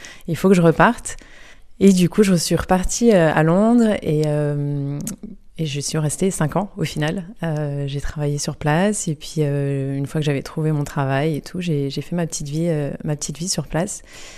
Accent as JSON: {"language": "French", "town": "Yutz", "region": "Grand Est", "country": "France", "tie": "born or raised there", "said": "Oui, alors c'est marrant parce qu'en fait, à la base, j'étais pas trop lancée vers les voyages"}